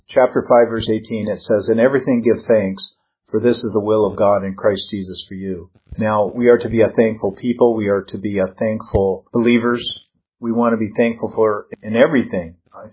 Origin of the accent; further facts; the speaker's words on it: Seattle, Washington, United States; a radio show I had been on in Seattle, Washington, my hometown